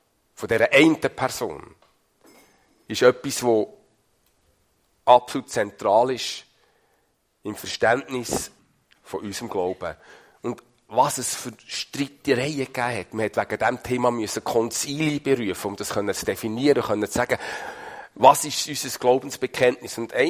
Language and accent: German; Switzerland; als Schweizer relativ naheliegende Möglichkeit